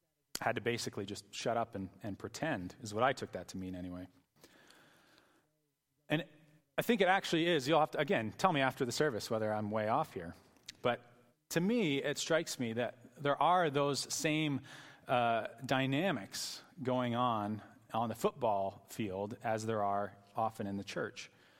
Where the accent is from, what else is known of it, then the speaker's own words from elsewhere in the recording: Canada; Some of you know I'm originally Canadian and football is not my first language.